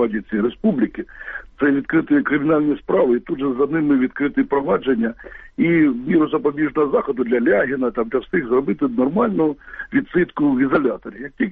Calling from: Kharkiv Oblast, Ukraine; Харківщина.

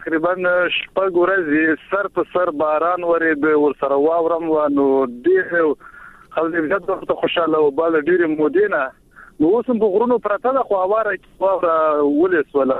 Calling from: Baghlan, Afghanistan; ما د بغلان نه کېلګی سیمه.

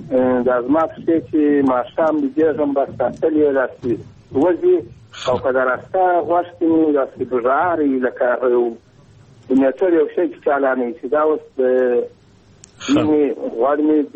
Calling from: Kandahar, Afghanistan; له کندهار ولایت څخه تاسو سره په تماس کې

